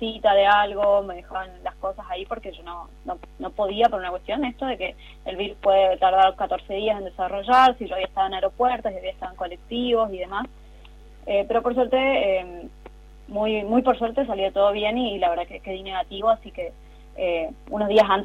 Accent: Argentina; como ciudadanos argentinos

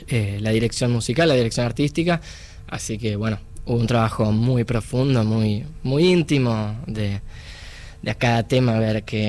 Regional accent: Buenos Aires, Argentina; born there; Acá en Buenos Aires.

